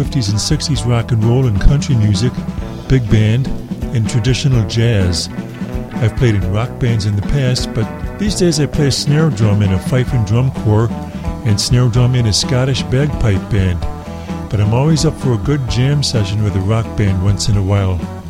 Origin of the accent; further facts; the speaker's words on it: Rochester, New York, United States; I'm from Rochester, New York.